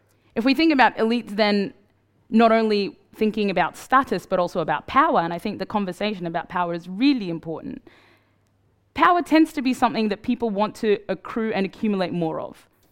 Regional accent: Australia; I grew up in Australia

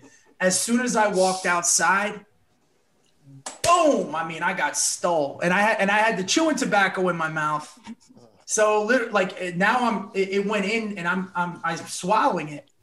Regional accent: New Jersey, United States; also born or lived in Florida; like I grew up in North Jersey and then went to high school in South Florida.

